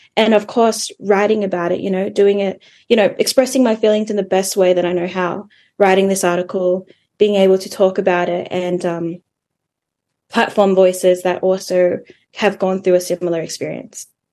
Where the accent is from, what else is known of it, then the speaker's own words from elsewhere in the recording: Australia; especially like being in Australia and growing up in Australia